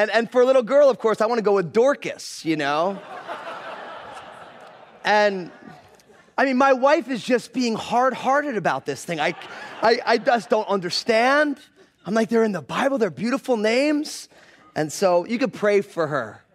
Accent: East Coast, United States; I didn't grow up in the church at all. I grew up on the East Coast, on a big, fat, all-Italian family.

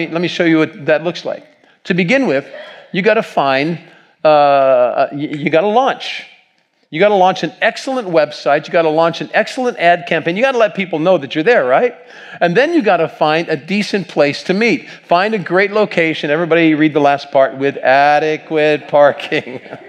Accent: Batavia, Ohio, United States; I grew up back in Ohio, and we were in Batavia, Ohio at this point, just east of Cincinnati.

